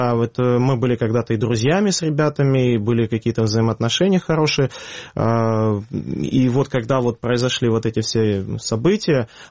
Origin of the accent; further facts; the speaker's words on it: Yevpatoria, Crimea, Ukraine; Я из Евпатории. Более 7 лет работал в Евпатории в администрации